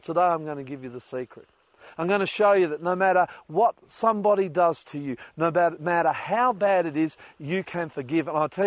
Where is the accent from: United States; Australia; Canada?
Australia; Queensland; I'm a boy from Queensland. I had never seen snow.